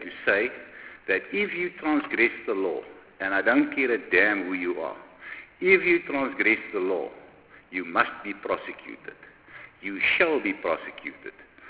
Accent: South Africa; And if the answer is yes, then I'm a South African. And that is what I want to be recognized as a South African.

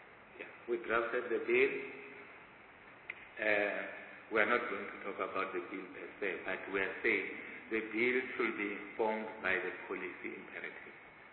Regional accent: Limpopo, South Africa; I come from Limpopo, the farmers where I come from, farmers in fact generally, these are the Afrikaners speaking people

